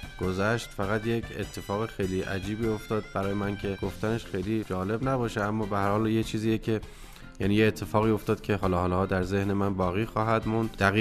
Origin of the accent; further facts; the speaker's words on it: Golpayegan, Isfahan, Iran; من معمولا عیدها رو میرم به شهر و دیار خودم، گلپایگان.